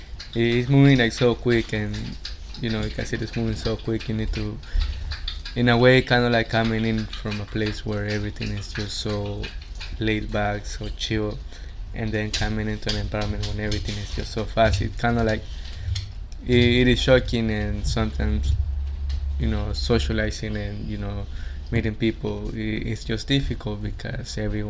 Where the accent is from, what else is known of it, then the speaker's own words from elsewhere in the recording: El Salvador; me growing up in El Salvador, because with my grandma, we grew up in the city.